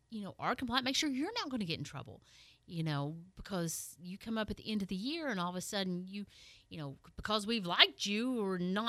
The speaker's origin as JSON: {"language": "English", "region": "Tennessee", "country": "United States", "said": "I'm from East Tennessee, so this is kind of a personal reference"}